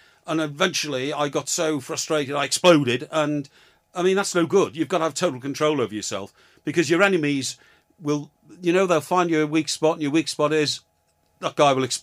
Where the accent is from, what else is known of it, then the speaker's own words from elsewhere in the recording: Chester, North West England, United Kingdom; born there; I was born in Chester